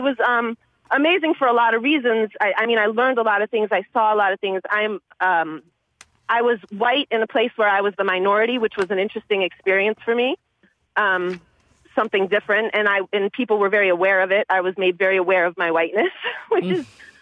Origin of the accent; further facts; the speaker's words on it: United States; India was not really nice to me as an American when I first got there.